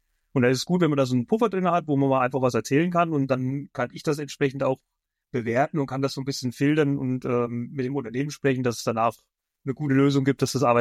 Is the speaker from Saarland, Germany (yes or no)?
no; Thuringia, Germany; Ich bin aus Thüringen, genau, ja. Der Mitte von, also ganz in der Mitte von Deutschland.